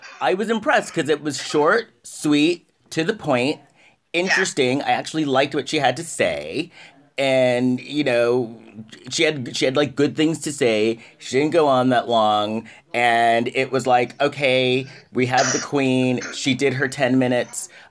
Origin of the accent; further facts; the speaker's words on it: Spain; I lived in Spain. I grew up in Spain. Well, actually, you know, my early to late teen years, I lived in Spain.